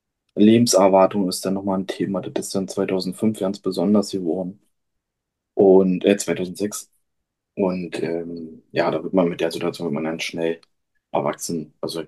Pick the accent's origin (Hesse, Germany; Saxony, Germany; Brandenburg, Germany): Brandenburg, Germany; Rüdersdorf; in Rüdersdorf, in meiner Heimatstadt